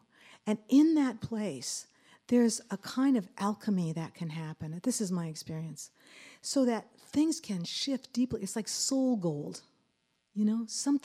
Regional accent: Colorado, United States; We're from Colorado. You're from California. We're from Colorado.

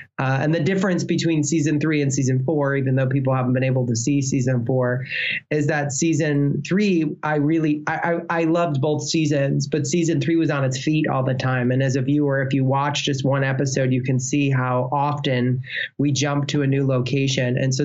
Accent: Illinois, United States; It was a touring show that planted itself in Chicago. I'm from Illinois.

